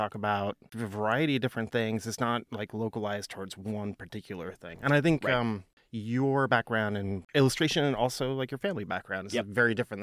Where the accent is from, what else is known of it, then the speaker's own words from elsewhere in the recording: Portland, Oregon, United States; And then I worked in the film industry in Portland, my hometown, for a bit.